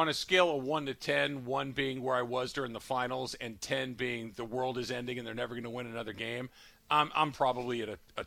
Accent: Arcadia, California, United States; when I was a kid and, you know, growing up in Arcadia and when the Lakers were winning all those championships in the 1980s

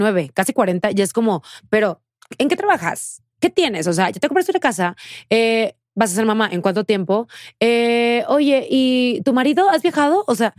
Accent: Tamaulipas, Mexico; moved away as an adult; Yo no, yo lo viví apenas me fui de Tamaulipas. O sea, hace 7 años

